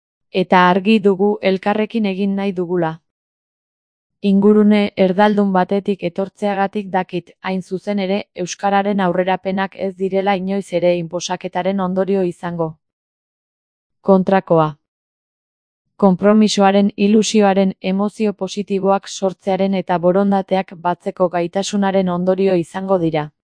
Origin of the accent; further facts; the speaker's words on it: Santurtzi, Basque Country, Spain; first language Spanish; Basque is a second language; Mamarigakoa naiz Santurtziko auzo batekoa. Txikitan etzen euskararik entzuten gure herriko kaleetan.